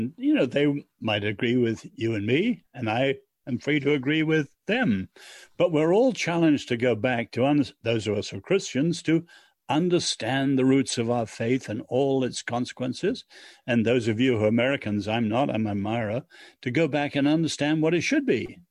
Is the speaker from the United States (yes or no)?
no; China; You know, as I said, I grew up in China.